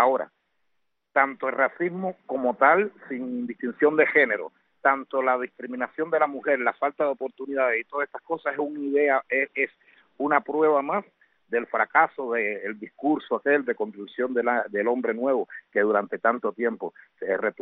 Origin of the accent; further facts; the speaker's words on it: Matanzas, Cuba; Por ejemplo, yo soy de Matanzas, yo vivía al lado de Varadero, que es uno de los pueblos turísticos más importantes del régimen